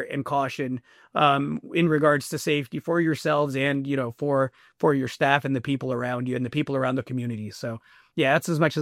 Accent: Zacatecas, Mexico; now in United States; whether we're talking Sinaloa or my home state of Zacatecas, the politics can change within a 40-minute drive.

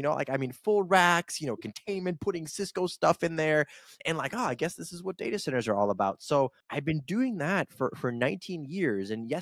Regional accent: Kyiv, Ukraine; now in United States; I'm originally from Kyiv, Ukraine, came to the United States in the early 90s

